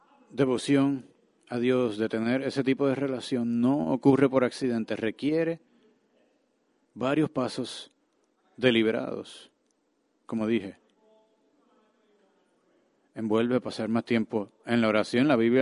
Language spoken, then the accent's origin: Spanish; Nigeria; yo soy de Nigeria. Kenia es en el este de África y Nigeria es en el oeste de África.